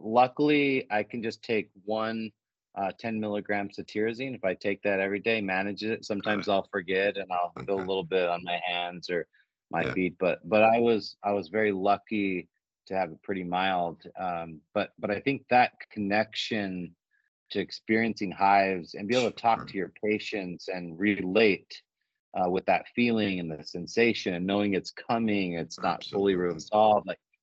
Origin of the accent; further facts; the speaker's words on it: Idaho, United States; Yeah, so I grew up in Idaho, one of the few states in the United States without a medical school.